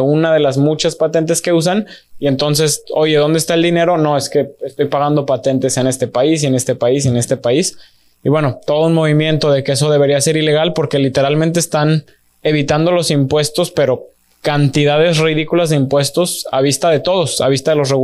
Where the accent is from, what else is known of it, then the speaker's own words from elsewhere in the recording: Mexico; now in United States; como mexicanos nos creemos muy listos